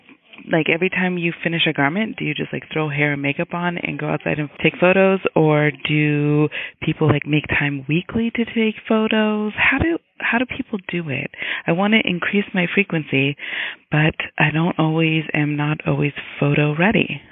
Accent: California, United States; Hi, ladies. … I'm from Northern California.

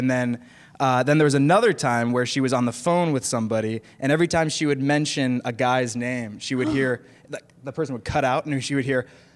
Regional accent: Cleveland, Ohio, United States; So when I was growing up, I'm from Cleveland, and I'm from a suburb outside on the east side of Cleveland that's a little rural.

